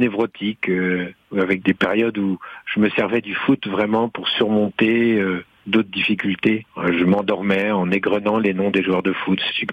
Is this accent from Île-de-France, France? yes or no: yes; Versailles, Île-de-France, France; Ma ville natale que je n'avais jamais associé à un club de prestige, d'un seul coup, c'est venu. Non mais c'est drôle d'accoler le nom de Versailles comme ça à du football.